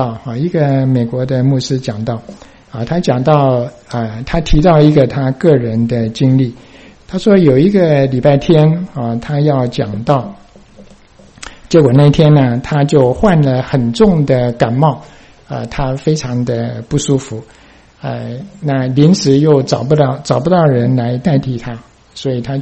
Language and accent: Chinese; Taiwan; 我们从台湾来的人很熟这句话我拼业绩